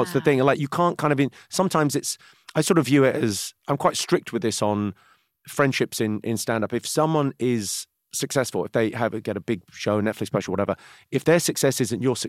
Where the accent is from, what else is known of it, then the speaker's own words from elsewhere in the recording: Slough, South East England, United Kingdom; I remember, like, I grew up in Slough, where The Office is set.